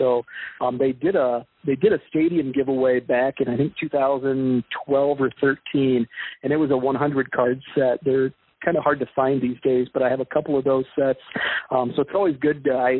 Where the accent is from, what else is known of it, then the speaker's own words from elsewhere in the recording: Illinois, United States; I made a big bulk trade with a guy who was actually near my hometown in Illinois